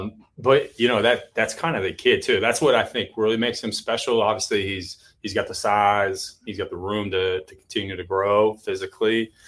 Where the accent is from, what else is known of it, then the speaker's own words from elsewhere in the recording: Youngstown, Ohio, United States; I said, Warren, I love Warren because I'm from Youngstown, Ohio.